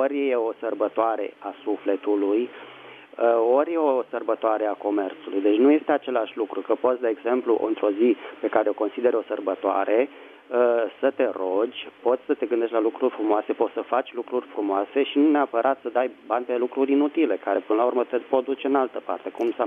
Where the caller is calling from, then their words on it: Bucharest, Romania; din București.